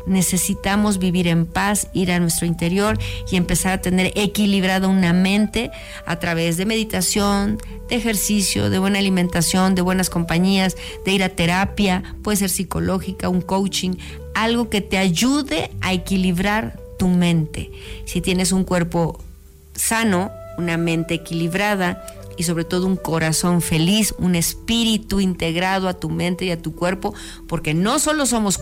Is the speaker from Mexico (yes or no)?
yes; Mexico; todos somos mexicanos y lo que pasa en Nayarit, lo que pasa en Los Cabos, en La Paz, en Acapulco, en Oaxaca, en Chiapas, en Veracruz, en cualquier parte de nuestro México lindo y querido